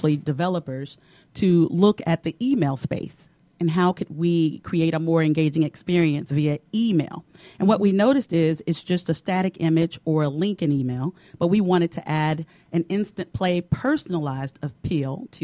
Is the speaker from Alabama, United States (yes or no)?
yes; Alabama, United States; I'm originally from Alabama.